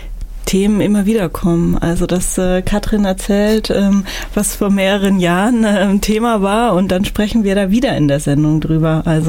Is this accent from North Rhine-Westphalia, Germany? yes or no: no; Bavaria, Germany; Ich komme aus Bayern. Da ist man schon auch mal anders geprägt und hat einen anderen Blick.